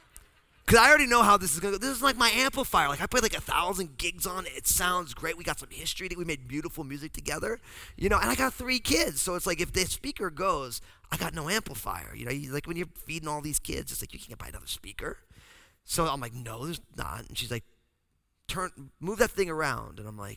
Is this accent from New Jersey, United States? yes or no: yes; New Jersey, United States; And so because I'm from New Jersey, I see this mouse, I pick up a broom, and I'm gonna kill the mouse.